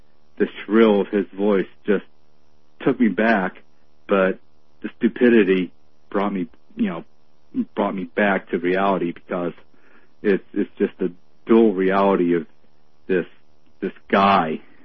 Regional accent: Pittsburgh, Pennsylvania, United States; Every time I hear Alex Jones, it reminds me of I grew up in Pittsburgh, and around the steel workers and the way that they would raise their voices.

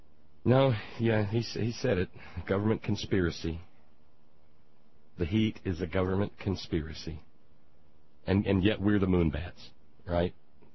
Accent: United States; Because it's demoralizing as an American.

